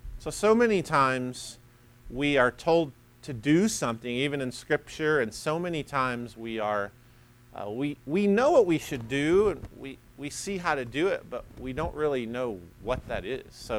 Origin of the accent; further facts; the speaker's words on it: Alabama, United States; I grew up in Alabama. Everyone's saved, literally.